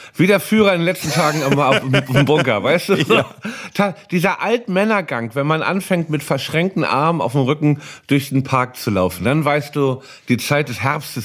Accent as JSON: {"language": "German", "region": "Hamburg", "country": "Germany", "tie": "born or raised there", "said": "Ich bin in Hamburg, bin glücklich, in meiner Heimatstadt zu sein."}